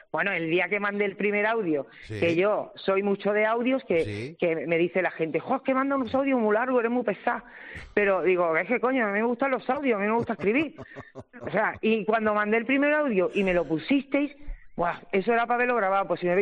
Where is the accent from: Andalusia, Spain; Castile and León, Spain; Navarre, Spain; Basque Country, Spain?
Andalusia, Spain; Cádiz; Soy de Cai.